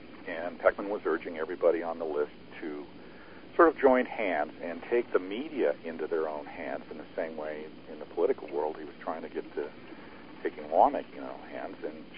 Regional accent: Wyoming, United States; born there; It was middle America. I was born in Wyoming.

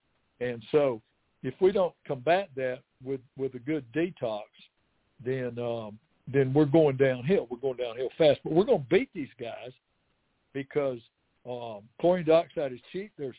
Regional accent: Alabama, United States; And I always try to specify that I'm from Alabama, so I spell it

